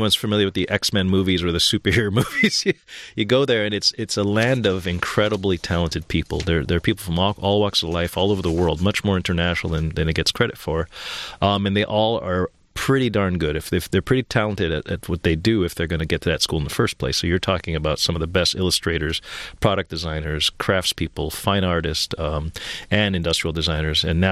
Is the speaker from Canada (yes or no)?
yes; Montreal, Quebec, Canada; also born or lived in New York City; I grew up in Montreal, which at the time it seemed like a faraway place from Detroit, but today it's just a skip, hop, and a jump. Pretty much was born in New York City.